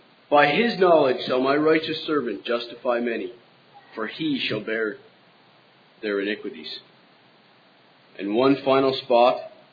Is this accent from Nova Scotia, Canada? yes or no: yes; Cape Breton Island, Nova Scotia, Canada; So I was born into a Christian home. Growing up on Cape Breton Island, there was a lot of gospel preached around us.